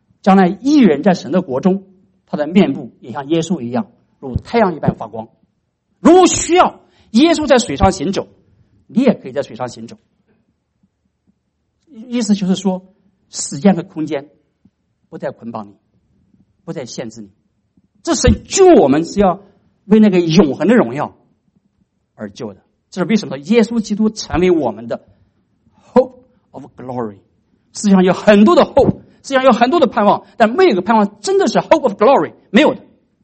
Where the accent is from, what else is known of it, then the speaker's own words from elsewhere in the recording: China; 我们中国人一句智慧的话语叫久病床上什么？没有孝子。